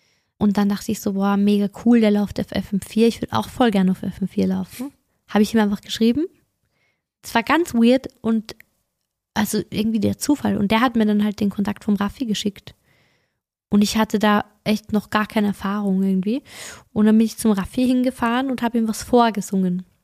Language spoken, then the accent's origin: German; Lower Austria, Austria; now in Vienna, Austria; weil ich im Waldviertel schon, ich wollte schon als kleines Kind auf die Bühne